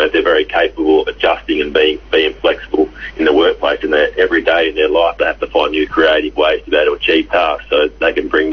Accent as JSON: {"language": "English", "region": "Western Australia", "country": "Australia", "tie": "born or raised there", "said": "Growing up in Western Australia, it's not the normal sport."}